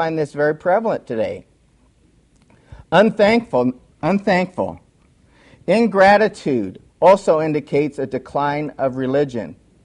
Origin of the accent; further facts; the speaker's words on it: United States; born there; Thank the Lord that I was born in America.